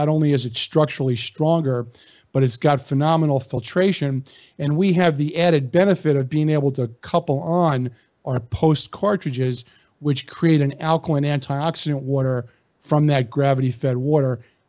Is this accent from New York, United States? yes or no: yes; New York, United States; Well, you know, I grew up in New York. My dad was a dentist